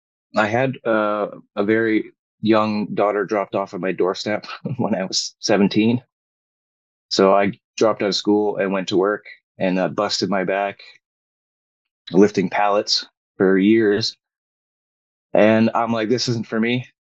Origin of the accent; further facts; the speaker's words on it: Vancouver, British Columbia, Canada; born there; Yeah, originally born in Vancouver, and I went out to the Okanagan probably around 12 years ago, back and forth.